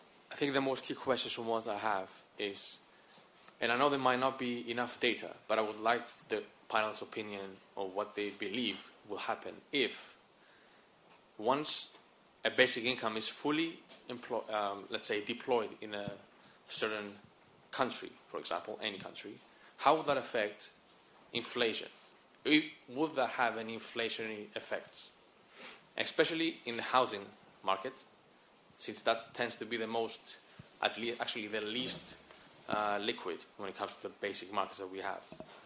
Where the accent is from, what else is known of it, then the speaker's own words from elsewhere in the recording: Brussels, Brussels-Capital Region, Belgium; I come from Brussels.